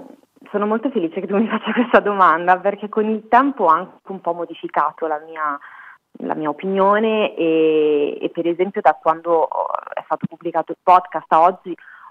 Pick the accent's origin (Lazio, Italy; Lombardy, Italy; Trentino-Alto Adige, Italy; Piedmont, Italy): Lombardy, Italy; Salò; Io per esempio sono nata a Salò, che è un paese storicamente direi molto noto. Crescere di sinistra a Salò